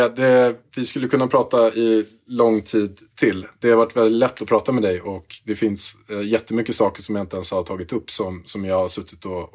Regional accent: Haninge, Stockholm County, Sweden; Ja, jag kommer från Haninge.

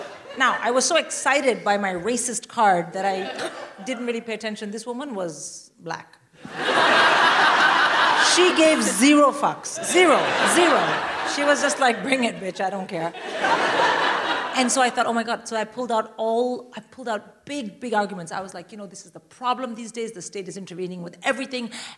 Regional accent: India; I'm Indian. I would rather die.

